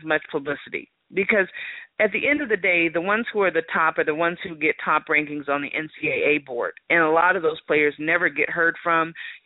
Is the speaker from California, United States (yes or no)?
yes; California, United States; For those of you that know that I'm from the Bay Area, I was happy to see that St. Mary's was on my list.